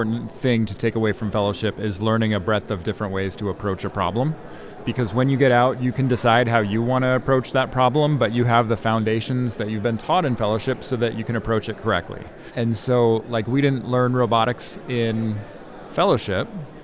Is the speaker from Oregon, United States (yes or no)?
yes; Oregon, United States; also born or lived in Southern California; ever since we left to go down to Southern California, I grew up in Oregon, she kept on saying, when are we going back to Oregon?